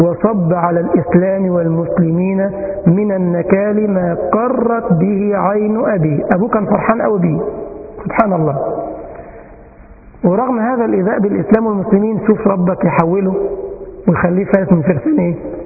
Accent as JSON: {"language": "Arabic", "country": "Egypt", "said": "عندنا في مصر كدة إبريل، يقولنا كل سنة في شهر إبريل يطلع إشاعة"}